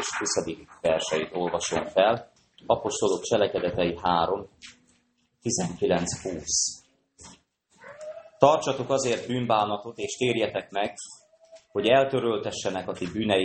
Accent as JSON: {"language": "Hungarian", "town": "Békéscsaba", "region": "Békés", "country": "Hungary", "tie": "born or raised there", "said": "egy csabai legény vagyok, itt növekedtem fel, egészen pici koromtól kezdve itt is születtem"}